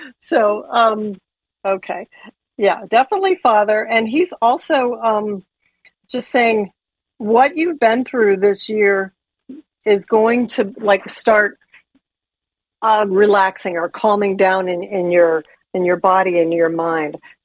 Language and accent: English; Akron, Ohio, United States; I'm from Akron, so similar.